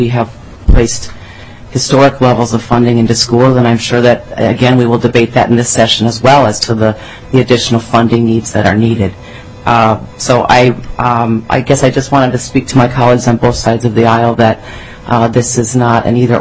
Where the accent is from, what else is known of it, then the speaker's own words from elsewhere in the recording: Red Wing, Minnesota, United States; I moved back from Eden Prairie to my hometown of Red Wing